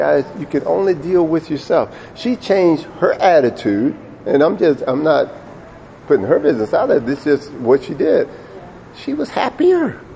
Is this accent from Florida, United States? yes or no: yes; Delray Beach, Florida, United States; because I grew up on the beach. I grew up in Delray Beach. I was always 10 minutes from the ocean in South Florida.